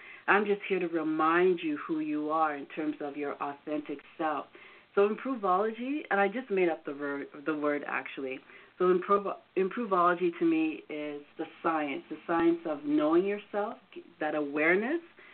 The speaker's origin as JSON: {"language": "English", "country": "Canada", "tie": "born or raised there", "also_born_or_lived": "England", "said": "And we came here in the late 60s. So I was quite young, so that's why I don't have my British accent."}